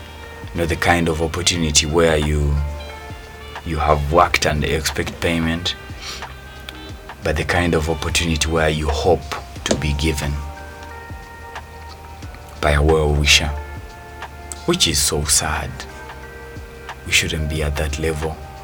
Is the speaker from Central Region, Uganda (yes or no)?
no; Jinja, Eastern Region, Uganda; born there; You know, I love Jinja so much. I was born in Jinja.